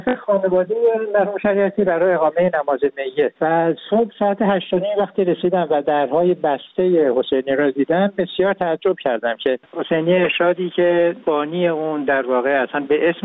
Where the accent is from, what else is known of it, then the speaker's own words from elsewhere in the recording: Iran; من الان به عنوان یک ایرانی واقعا شرمنده ام که چرا حکومت کشورم این جور مسئله رو بعد 40 سال تجربه مسئله به این سادگی رو حل نمیکنن